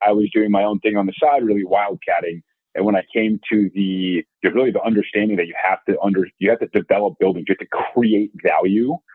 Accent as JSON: {"language": "English", "town": "Boston", "region": "Massachusetts", "country": "United States", "tie": "born or raised there", "also_born_or_lived": "North Carolina", "said": "So I grew up in Boston. I went to school down in North Carolina. And then, you know, I grew up in a quasi real estate family. So, you know, my family owned a few buildings throughout the Boston metro."}